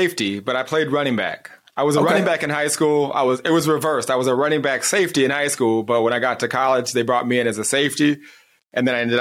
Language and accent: English; California, United States; I'm from Southern Central. California. From Southern California.